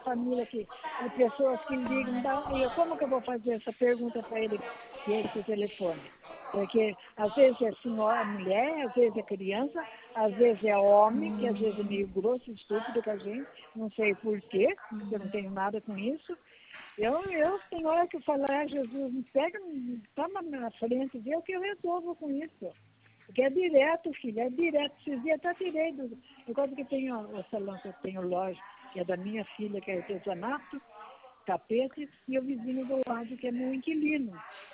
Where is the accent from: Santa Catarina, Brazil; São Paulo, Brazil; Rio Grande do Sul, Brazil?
São Paulo, Brazil; São Pedro; eu sou de São Pedro, querida. Sou viúva, tenho seis filhos, quatro bisnetos, seis netos, tenho 84 anos.